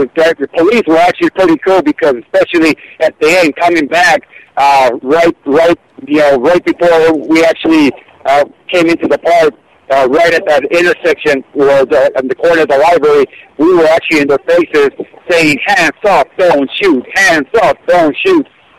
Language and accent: English; New York, United States; You know, it kind of pisses me off because I'm from New York.